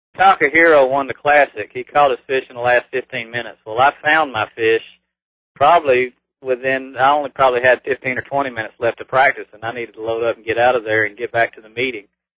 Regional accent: Florida, United States; I'm from Florida, and when you fish over 4 foot deep down there, you're in some deep, deep water.

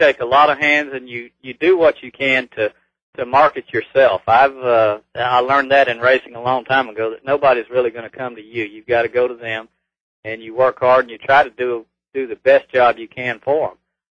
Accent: Florida, United States; I'm from Florida, and when you fish over 4 foot deep down there, you're in some deep, deep water.

